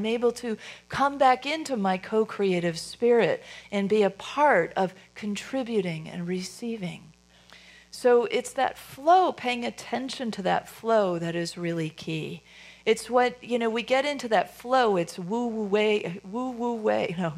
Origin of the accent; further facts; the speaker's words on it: Chicago, Illinois, United States; She was a pioneer, and she was a real heroine in my hometown of Chicago, where she had a settlement house called the Hull House.